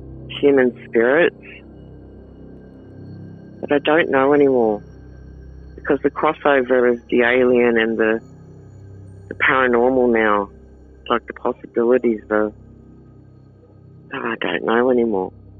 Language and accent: English; Sydney, New South Wales, Australia; I'm from Sydney.